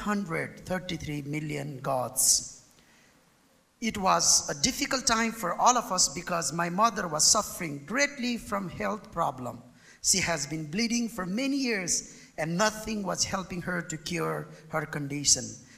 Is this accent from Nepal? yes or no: yes; Nepal; English is a second language; from Nepal.